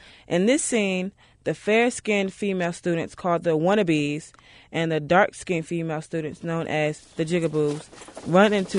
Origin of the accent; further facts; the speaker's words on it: Brooklyn, New York, United States; Growing up in Brooklyn, New York in the 90s, I was teased about being dark.